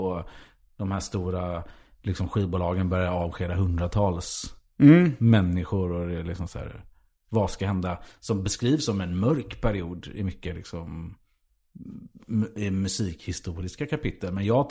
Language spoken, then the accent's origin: Swedish; Gothenburg, Västra Götaland County, Sweden; Och för mig som var göteborgare